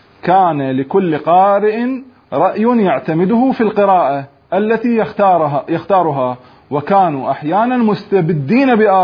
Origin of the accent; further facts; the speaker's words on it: Iraq; هسه احنا عندنا بالعراق، خلي الوطن العربي، بالعراق لغة عربية مو